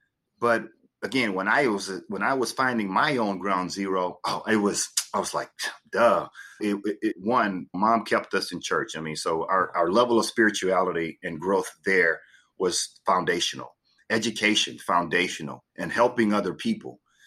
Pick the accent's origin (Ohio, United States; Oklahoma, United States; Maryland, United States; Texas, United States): Texas, United States; Port Arthur; because growing up in Port Arthur is a heavily industrial area